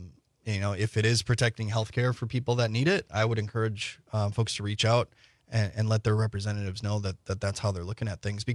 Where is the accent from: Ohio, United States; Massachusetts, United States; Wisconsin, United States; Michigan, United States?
Wisconsin, United States; born or raised there